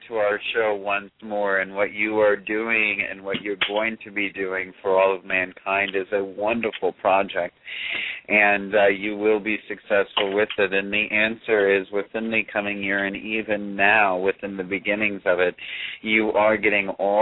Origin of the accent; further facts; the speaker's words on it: Florida, United States; Okay, I miss the warmth. I'm from Florida, honey, that's why I'm asking.